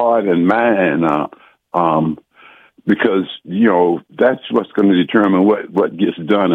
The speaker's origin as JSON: {"language": "English", "region": "Maryland", "country": "United States", "said": "I'm from Prince George's County. Actually, I'm in the Fort Washington area."}